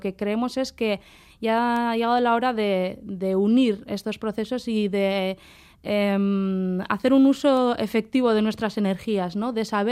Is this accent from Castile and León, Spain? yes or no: no; Basque Country, Spain; Como pueblo vasco tenemos una experiencia